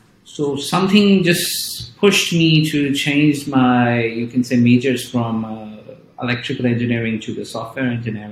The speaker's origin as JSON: {"language": "English", "town": "Lahore", "region": "Punjab", "country": "Pakistan", "tie": "born or raised there", "second_language": "English", "said": "So I basically grew up here in my hometown, Lahore."}